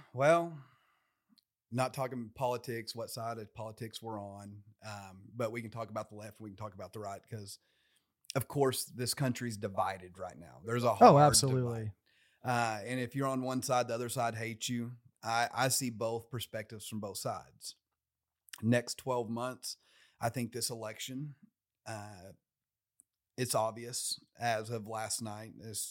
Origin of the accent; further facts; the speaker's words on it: Cane Hill, Arkansas, United States; I grew up in Cane Hill, Arkansas, bub.